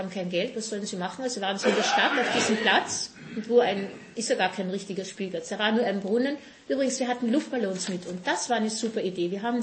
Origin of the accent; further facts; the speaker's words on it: Austria; ich weiß nicht, wie man hier sagt, ich bin ja Österreicherin